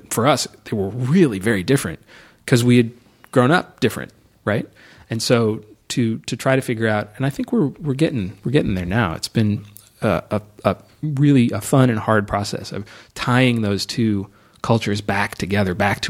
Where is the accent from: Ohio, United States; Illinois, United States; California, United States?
California, United States; Los Angeles; in Los Angeles.